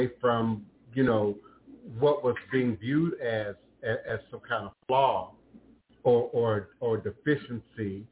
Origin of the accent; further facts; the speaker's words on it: Washington, District of Columbia, United States; back in the 70s, you know, growing up in Chocolate City, y'all now call it the DMV, D.C., Maryland, Virginia area. Being dark was not popular.